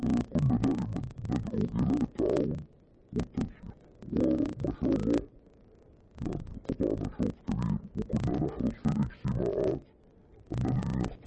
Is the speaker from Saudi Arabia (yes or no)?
yes; Saudi Arabia; عندنا في السعوديه